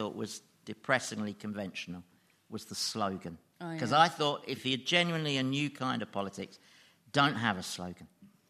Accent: United Kingdom; Well, that's the essence of being British. That's why that's why we don't send food back in restaurants.

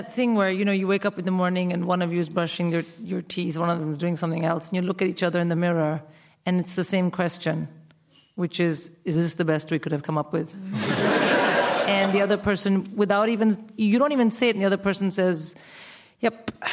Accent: India; And I'm from India, where you only marry and then stay married.

